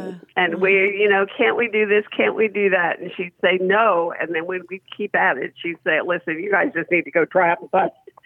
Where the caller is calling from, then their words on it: North Carolina, United States; I'm calling from North Carolina.